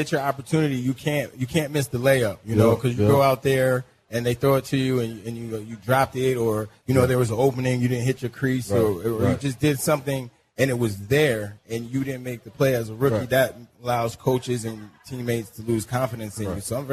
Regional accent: New York, United States; That's the Philly in him. I'm from New York.

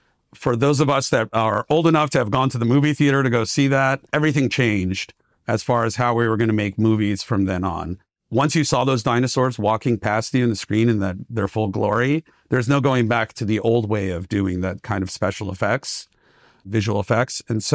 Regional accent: Los Angeles, California, United States; Los Angeles.

